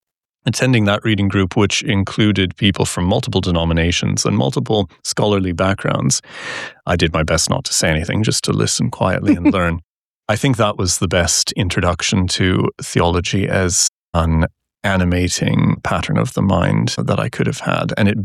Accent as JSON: {"language": "English", "town": "St. Catharines", "region": "Ontario", "country": "Canada", "tie": "born or raised there"}